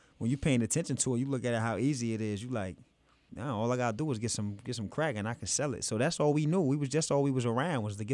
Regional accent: Allentown, Pennsylvania, United States; also born or lived in North Carolina; Well, I was born down south, North Carolina, and I was raised in Allentown, PA.

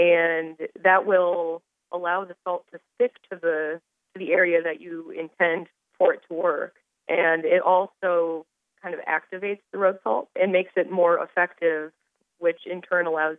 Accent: Iowa, United States; born or raised there; now in Miami, United States

